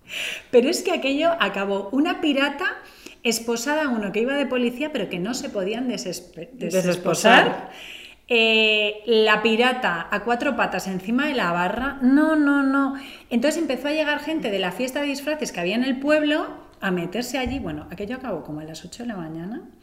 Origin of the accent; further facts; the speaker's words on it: Lloret de Mar, Catalonia, Spain; Esto que sí que me escuchan algunas del cole y de mi pueblo, de Lloret, que yo creo que ya no existe